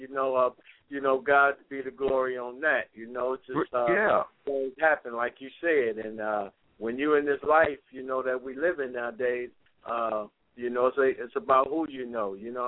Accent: Detroit, Michigan, United States; now in Arizona, United States; I've seen that, man, here in Arizona, and I was bugging out because, I'm from Detroit

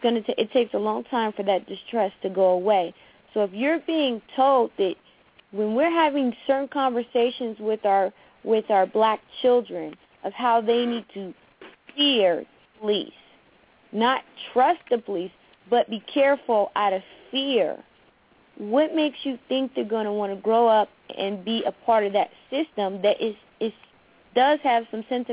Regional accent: Youngstown, Ohio, United States; Growing up in Youngstown, growing up being, I didn't grow up with brothers

